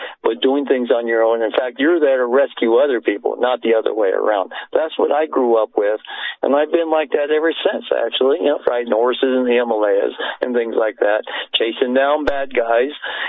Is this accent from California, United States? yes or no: yes; Los Angeles, California, United States; also born or lived in Japan; my mother was Japanese, and my father was a Japanese-American. And so, but much of my time in my youth was in the Southern California, Los Angeles, and down to the very far south of India, Coachella, that really close to the Mexican border, pure, pristine deserts.